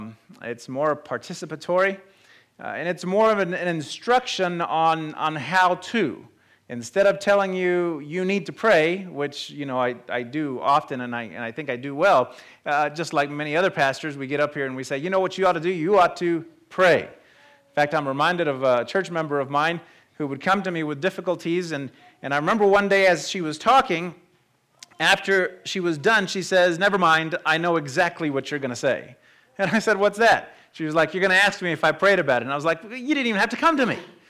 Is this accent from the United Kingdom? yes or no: no; Puerto Rico; now in United States; I'm from Puerto Rico, was born in Puerto Rico, but I've lived in the States most of my life.